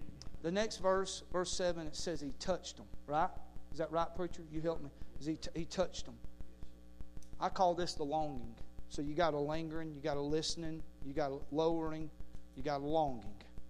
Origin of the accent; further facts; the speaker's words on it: Paulding County, Georgia, United States; I grew up in Paulden County. I've known this area.